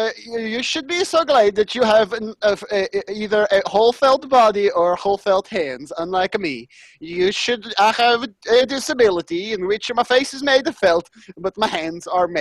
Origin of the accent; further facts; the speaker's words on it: Boston, Massachusetts, United States; accent: Boston; I don't know about my Boston accent